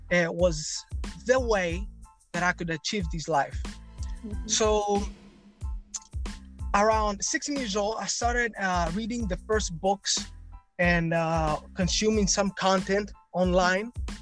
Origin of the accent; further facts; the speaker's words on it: Greece; I'm from Greece. I'm almost 20 years old.